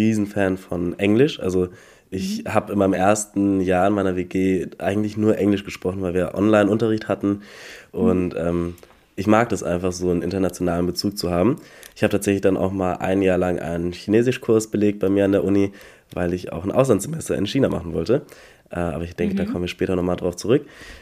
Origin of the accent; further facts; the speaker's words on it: Wiesbaden, Hesse, Germany; Ich bin 22 Jahre und studiere International Finance in Frankfurt. Ich komme ursprünglich aus Wiesbaden